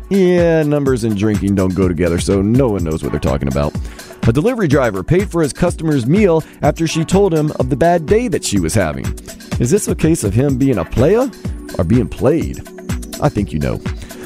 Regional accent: Louisiana, United States; born there; I was born in Louisiana, so I can say this.

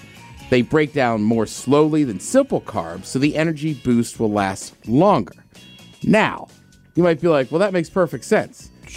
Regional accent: Seattle, Washington, United States; We're like, oh, we're from Seattle. He's like, right, but you're in Texas.

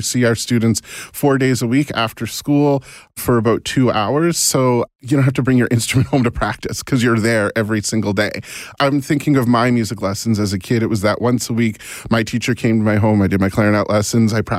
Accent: Halifax, Nova Scotia, Canada; now in Toronto, Canada; I'm originally from Halifax, so if I can get near water, then I love it.

